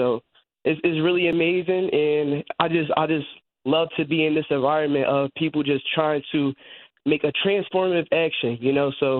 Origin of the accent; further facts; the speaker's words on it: Pennsylvania, United States; When I look at Pennsylvania, my hometown, I see there's a lot of things going on in Allentown and Philly and Chester.